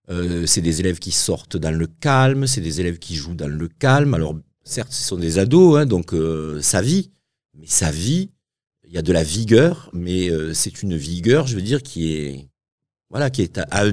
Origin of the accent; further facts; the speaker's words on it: Alès, Occitanie, France; born there; also born or lived in Montpellier; je suis gardois à la base, hein, je suis né à Alès, et donc j'ai aussi beaucoup vécu à Montpellier